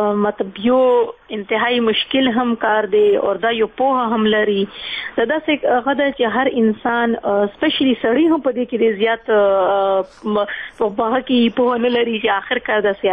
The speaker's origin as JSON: {"language": "Pashto", "region": "Khyber Pakhtunkhwa", "country": "Pakistan", "also_born_or_lived": "Islamabad, Pakistan / Dera Ismail Khan, Pakistan", "said": "زه یوه قبایلي یم، زه د ساؤتھ وزیرستان یم، مسوده یم"}